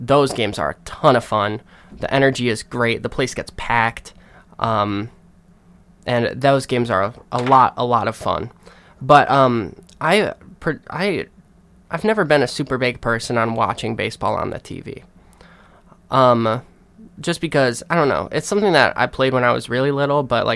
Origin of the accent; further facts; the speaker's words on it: Illinois, United States; I'm from Illinois. I'm from the Chi, I guess. Not really. I'm from like the suburbs.